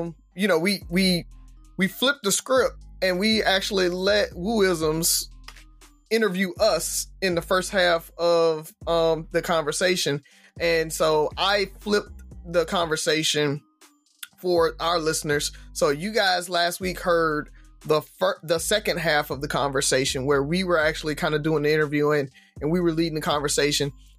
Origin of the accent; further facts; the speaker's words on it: the South, United States; Like, growing up in the South, we might have seen some overt racism a little bit more